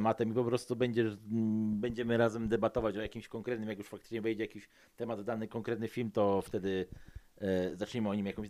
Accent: Poznań, Greater Poland Voivodeship, Poland; jak już o tramwaju wspomniałem, jesteśmy z Poznania

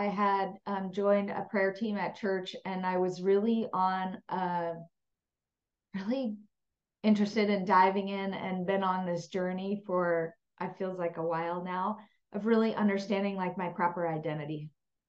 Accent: San Clemente, California, United States; Okay, so we currently live in right outside of Austin, Texas. We are from San Clemente, California. So the transition going from a beach community and being a beach girl my whole life and moving to Central Texas

